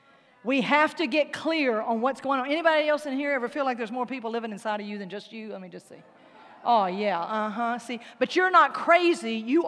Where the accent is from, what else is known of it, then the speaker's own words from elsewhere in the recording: Louisiana, United States; I'm from South Louisiana. We say good looking.